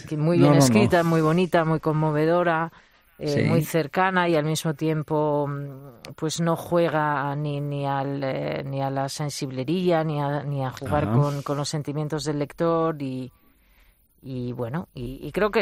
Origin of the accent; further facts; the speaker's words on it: Community of Madrid, Spain; Yo tengo 56 años, para las personas de mi generación, pues todos sabíamos, yo soy madrileña